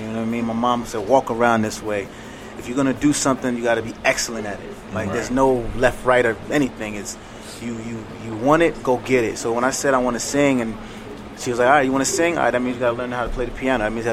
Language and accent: English; Nigeria; They love that I'm actually saying that I'm Nigerian and that I'm actually claiming that I'm Nigerian